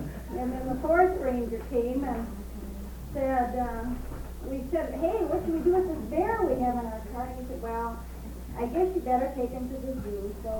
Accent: Minneapolis, Minnesota, United States; We're both from Minneapolis, so we thought we could take care of it.

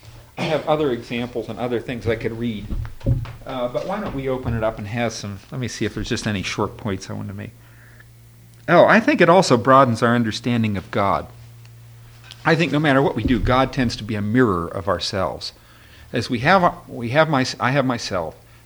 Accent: Butler, Pennsylvania, United States; Hey, the world's a lot bigger than I used to think it was when I grew up in Butler, Pennsylvania.

